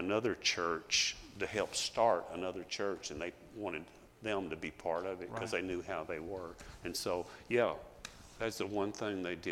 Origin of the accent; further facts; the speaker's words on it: Fort Worth, Texas, United States; born there; Yeah, I was born in Fort Worth, on the west side of Fort Worth, over by Carswell Air Force Base, River Oaks.